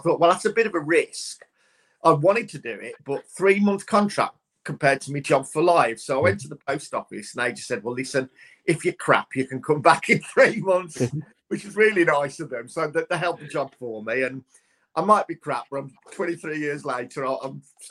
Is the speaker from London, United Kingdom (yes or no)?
no; Norton Canes, West Midlands, United Kingdom; the West Midlands, and that's where I'm from. I mean, I'm not a Brummie. I mean, I was born in the house in Norton Keynes near Cannock. My dad was from Cannock. My mum's from Wensbury. Mm-hmm. So my accent's all over the shop, really.